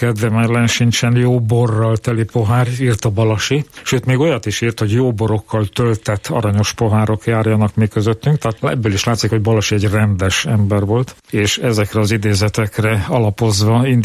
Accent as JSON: {"language": "Hungarian", "country": "Hungary", "said": "mi magyarok vagyunk ugye jó esetben 15 millióan"}